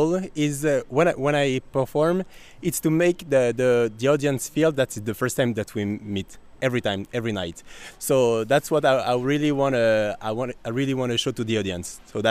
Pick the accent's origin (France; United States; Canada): France; English is a second language; I'm from France